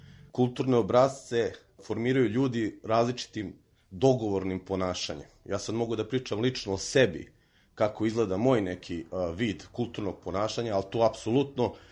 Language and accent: Serbian; Montenegro; pošto sam poreklom iz Crne Gore